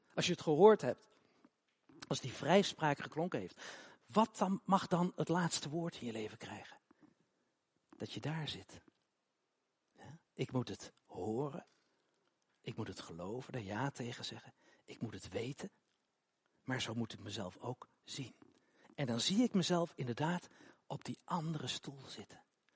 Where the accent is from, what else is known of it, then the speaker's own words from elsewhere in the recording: Utrecht, Netherlands; Wist ik niet hoor, ik kom uit Utrecht.